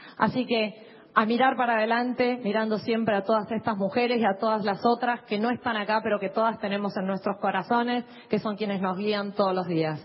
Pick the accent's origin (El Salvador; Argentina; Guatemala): Argentina; como pueblo argentino